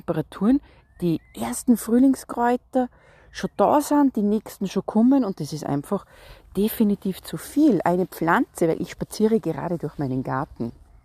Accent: Salzburg, Austria; Das hat es bei uns in Salzburg, Österreich, seit der Aufzeichnung von den Wetterdaten noch nie gegeben.

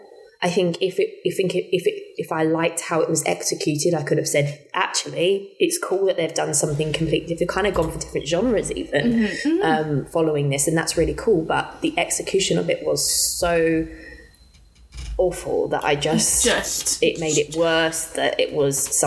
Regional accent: London, United Kingdom; because I'm from Southeast London.

